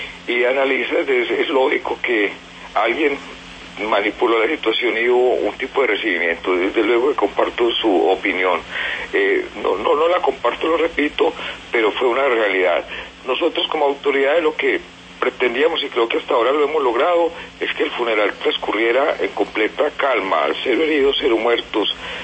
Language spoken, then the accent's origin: Spanish; Medellín, Antioquia, Colombia; yo mismo soy de Medellín, oriundo de Medellín, desde la época de Pablo Escobar